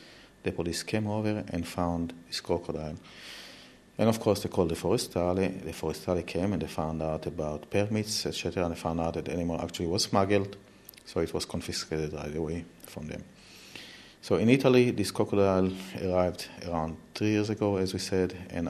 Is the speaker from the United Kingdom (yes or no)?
no; Israel; of course, I'm from Israel.